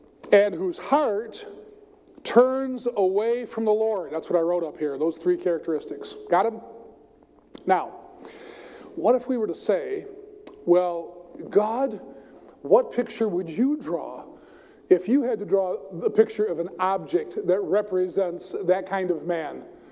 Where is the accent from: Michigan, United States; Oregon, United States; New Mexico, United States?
Michigan, United States; I grew up in West Michigan in a farming community.